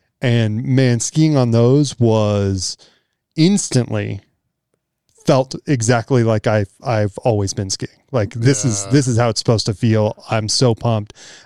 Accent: Texas, United States; I'm from Texas, and we only say down.

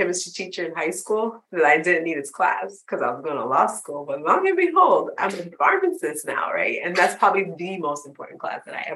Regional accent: Florida, United States; So growing up in South Florida, like, I just remember, like, being young and watching, like, my community, like, in terms of immigration

